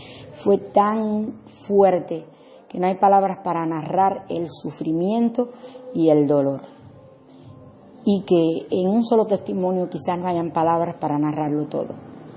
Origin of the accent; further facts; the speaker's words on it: Sancti Spíritus, Cuba; de mi ciudad natal, Santi Espíritu, en Cuba.